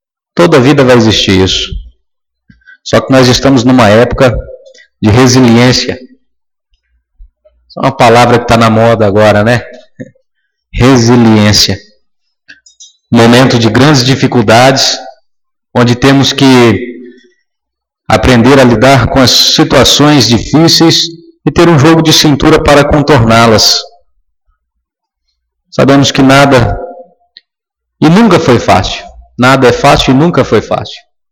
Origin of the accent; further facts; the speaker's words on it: Nova Santa Helena, Mato Grosso, Brazil; eu nasci aqui em Nova Santa Helena, me criei aqui e não tenho um pingo de vontade de ir embora desta cidade.